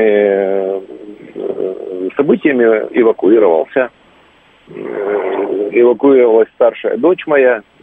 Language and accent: Russian; Melitopol, Zaporizhzhia Oblast, Ukraine; now in Moscow, Russia; Я родом из Мелитополя.